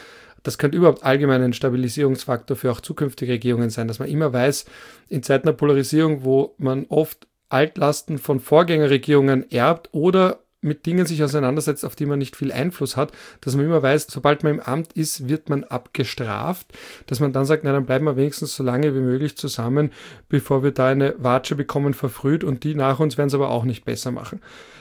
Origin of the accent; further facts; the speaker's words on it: Vorarlberg, Austria; Und ich komme aus Vorarlberg.